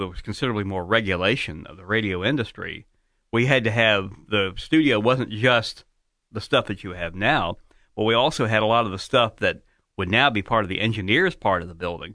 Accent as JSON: {"language": "English", "region": "Virginia", "country": "United States", "tie": "born there", "said": "I was born in January of 47. My first home, the home that appears on my birth certificate, was Unit 29, Copley Hill, in Albemarle County, Virginia."}